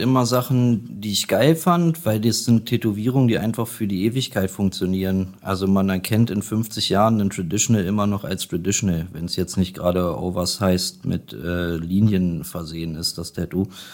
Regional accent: Göttingen, Lower Saxony, Germany; born there; also born or lived in Kassel; Ich bin gebürtig aus Göttingen, aber ich habe fast 20 Jahre in Kassel gewohnt.

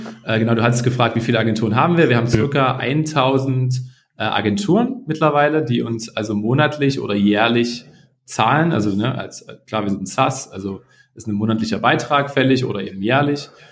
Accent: Dresden, Saxony, Germany; moved away as an adult; also born or lived in Heilbronn / Berlin / London; now in Spain; Ich bin in der Nähe von Heilbronn, also ganz in deiner Nähe geboren. Ich bin in Dresden aufgewachsen, habe in Berlin studiert und habe dann 7 Jahre in London gelebt und gearbeitet. War dann 2 Jahre auf Reisen als Digitalnomade in Mittel- und Südamerika mit meiner Partnerin und lebe seit mittlerweile 4 Jahren auf Teneriffa.

